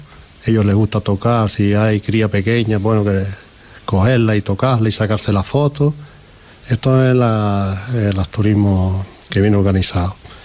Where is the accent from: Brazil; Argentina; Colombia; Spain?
Spain; Canary Islands; No es como nosotros, no es como los canarios o los españoles.